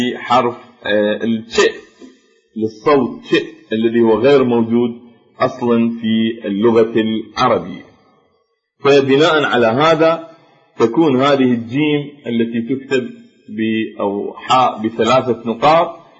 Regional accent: Iraq; accent: Iraqi; قد يكون في لهجتنا العامية العراقية

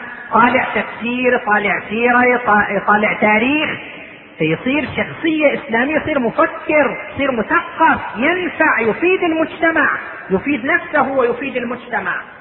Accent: Iraq; الآن كان عندنا في العراق ولا تزال إلى الآن جماعة في العراق التفوا حول العلماء

